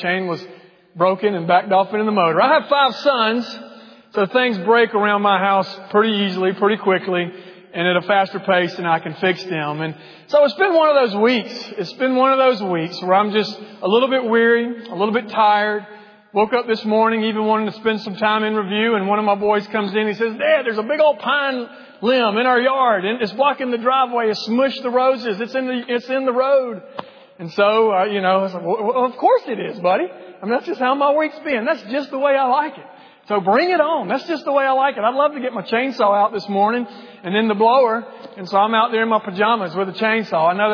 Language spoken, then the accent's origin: English; Milledgeville, Georgia, United States; I grew up in a little middle Georgia town called Milledgeville, Georgia.